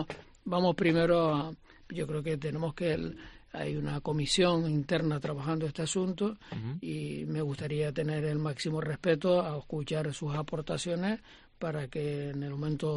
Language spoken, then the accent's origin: Spanish; Canary Islands, Spain; Yo, como canario